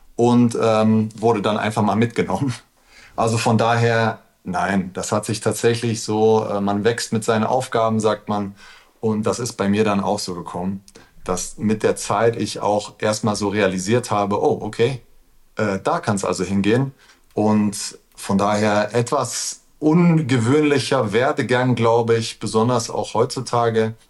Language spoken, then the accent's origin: German; Aachen, North Rhine-Westphalia, Germany; kam dann wieder zurück in meine Heimatstadt, das ist in Aachen.